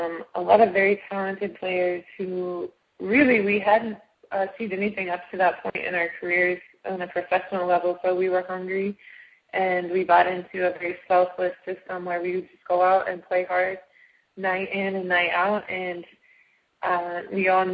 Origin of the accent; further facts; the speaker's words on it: Indiana, United States; and I grew up in Indiana, but going back closer to home, you know, I'm able to see family a lot more